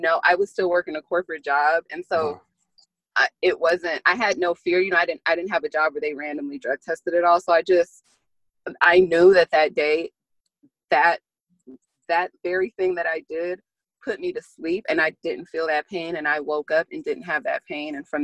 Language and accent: English; the South, United States; So I grew up in the South, and so that gives about the whole view of my relationship with cannabis as a child.